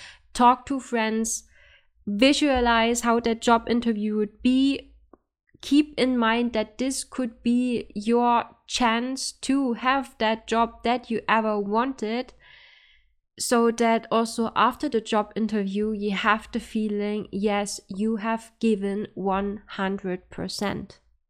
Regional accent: Germany; you also see I am not Finnish, I am actually from Germany.

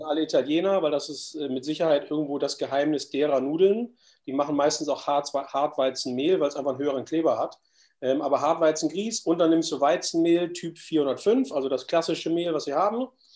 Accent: Baden-Württemberg, Germany; Also ich komme aus dem Badischen und da gibt es die klassischen Eierspätzle.

